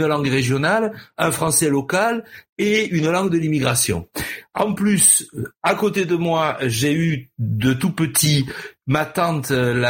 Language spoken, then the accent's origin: French; Marseille, Provence-Alpes-Côte d'Azur, France; born there; Je suis né à Marseille, grande ville capitale de la Provence, dans une famille un peu d'origine italienne du côté de ma mère.